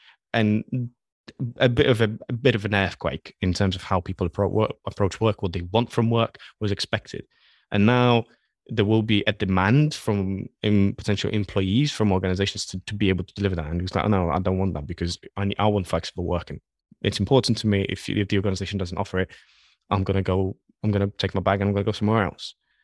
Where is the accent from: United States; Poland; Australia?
Poland; English is a second language; I'm originally from Poland. That's where I was born. That's where I was raised.